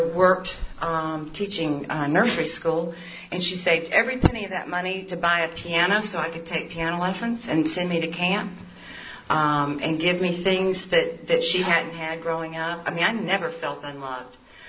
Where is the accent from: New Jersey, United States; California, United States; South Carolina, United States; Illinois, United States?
South Carolina, United States; Greenville; born there; I was born in 1952 in Greenville, South Carolina.